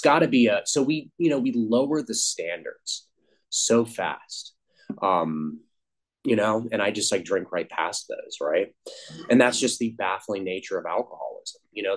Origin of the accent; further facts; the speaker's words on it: Richmond, Virginia, United States; I grew up and lived in Richmond my whole life. And, you know, my parents lived in the suburbs.